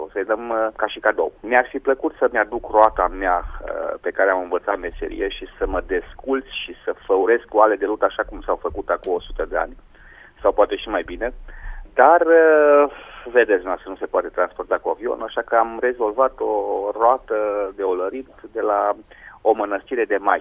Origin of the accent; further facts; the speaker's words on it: Maramureș County, Romania; mă consider un dac liber, nu ultimul dac liber, un dac liber din Maramureșul meu.